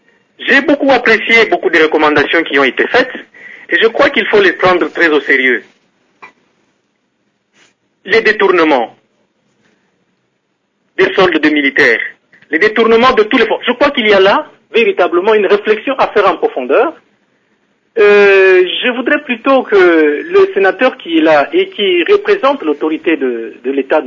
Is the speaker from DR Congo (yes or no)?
yes; DR Congo; Nous, on est Congolais. Je crois que nous devons fiers d'être Congolais.